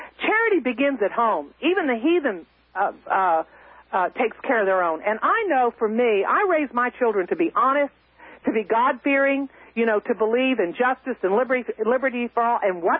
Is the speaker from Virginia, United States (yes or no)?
yes; Virginia, United States; And there's another saying that is in Texas, and I wasn't raised in Texas. I was raised in Virginia